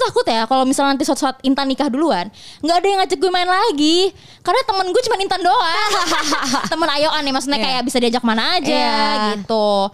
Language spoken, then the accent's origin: Indonesian; Jakarta, Indonesia; Menurut gue ya, ini kan gue orang Jakarta nih.